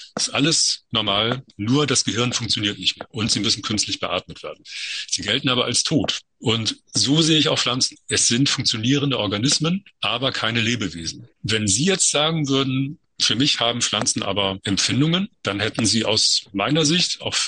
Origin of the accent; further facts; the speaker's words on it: Hamburg, Germany; meiner Heimatstadt Hamburg